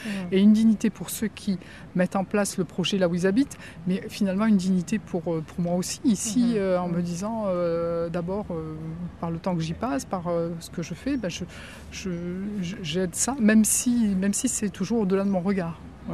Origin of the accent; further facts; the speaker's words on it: Occitanie, France; Moi, je suis du Lot, donc j'appartiens à la. Enfin, j'appartiens. Je suis de la délégation du Lot, à Figeac plus exactement.